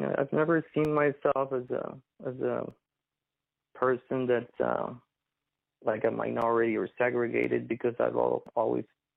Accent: Colombia; English is a second language; now in Montreal, California, United States; somebody makes fun of my accent or just the fact that I'm from Colombia.

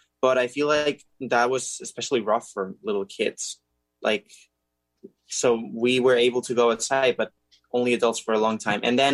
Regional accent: Barcelona, Catalonia, Spain; English is a second language; I use he, him, his. I study digital arts or arts. And I am from Spain, Barcelona, and I'm living here right now.

